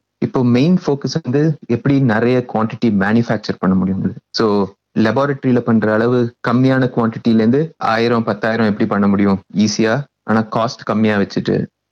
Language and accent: Tamil; Tiruchirappalli, Tamil Nadu, India; also born or lived in Chennai / Coimbatore; நான் சென்னை அல்லது மெட்ராஸ்ல பிறந்தேன். வளர்ந்தது எல்லாம் தமிழ்நாடுல திருச்சியில. காலேஜ் வந்து கோயம்புத்தூர்ல படித்தேன்.